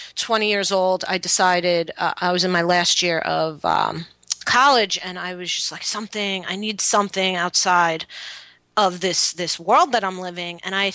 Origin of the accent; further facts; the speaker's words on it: Queens, New York, United States; I grew up in Queens